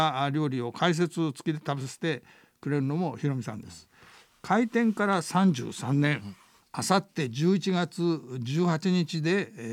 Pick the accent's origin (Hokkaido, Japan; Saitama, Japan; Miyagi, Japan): Saitama, Japan; now in Toyama, Japan; 埼玉から来た転勤族ですという私の自己紹介に、それはようこそ富山をエンジョイしてくださいと笑顔で対応してくれました